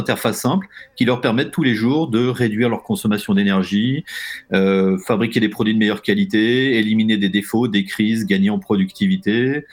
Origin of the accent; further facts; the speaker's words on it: Chamalières, Auvergne-Rhône-Alpes, France; also born or lived in Clermont-Ferrand; moi, je suis né en Auvergne, à Chamalières. J'ai fait un premier parcours jusqu'au bac à Clermont-Ferrand, principalement à Jeanne d'Arc.